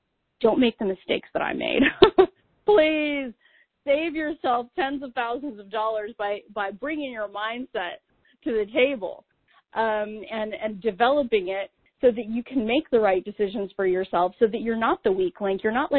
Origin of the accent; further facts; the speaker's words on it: California, United States; I know I'm from California, so I'm totally biased.